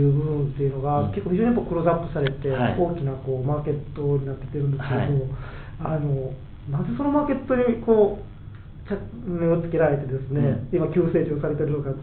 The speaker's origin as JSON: {"language": "Japanese", "region": "Kansai", "country": "Japan", "said": "20代ですね、はい、私も、はい、関西出身でして"}